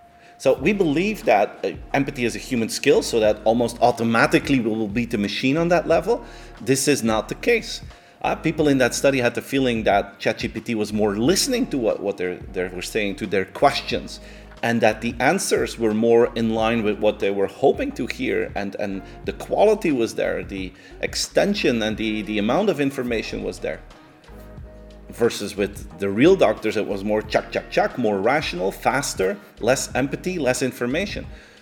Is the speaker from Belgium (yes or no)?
yes; Belgium; English is a second language; Most of you know that I am from Belgium, and there we have in Belgium a strong beer culture.